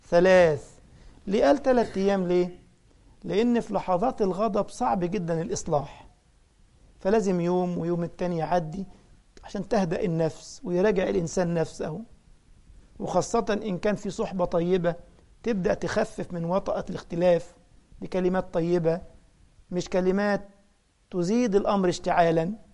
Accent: Egypt; ده احنا عندنا في مصر يقول لك ده المصارين في البطن بتتخانق، صح؟

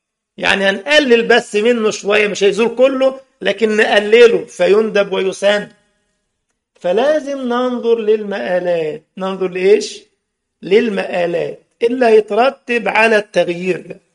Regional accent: Egypt; طبعا هو كلمة الكفر عندنا في مصر يعني المنطقة

